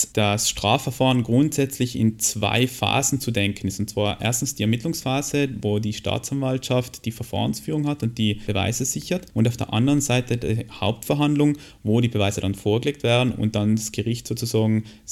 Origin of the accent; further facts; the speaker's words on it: Austria; Man kennt es aus den Amerikanern, Serien, das ist bei uns in Österreich anders